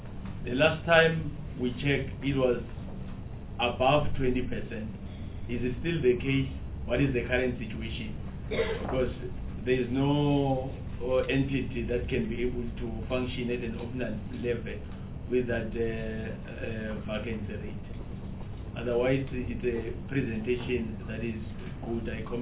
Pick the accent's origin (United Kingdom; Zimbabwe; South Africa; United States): South Africa; Mpumalanga; Like I'm coming from Mpumalanga, where the house that represents interests of province.